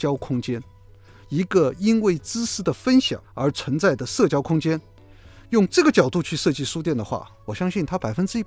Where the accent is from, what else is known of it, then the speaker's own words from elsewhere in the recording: Shanghai, China; 我作为一个上海人，感受到上海小吃的变化和变迁